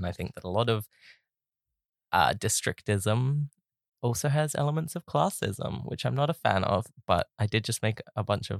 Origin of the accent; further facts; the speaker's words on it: Queensland, Australia; also born or lived in Sydney; I was born in Sydney, grew up in Queensland.